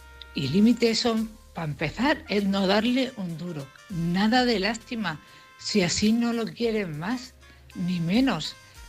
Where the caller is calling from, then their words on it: Cartagena, Region of Murcia, Spain; de Cartagena.